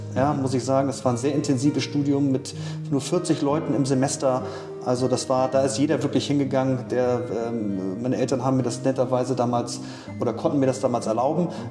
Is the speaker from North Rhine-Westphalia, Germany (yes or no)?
no; Hamburg, Germany; ich bin zwar mitten in Eppendorf groß geworden in Hamburg, aber unsere Pferde waren immer in Schleswig-Holstein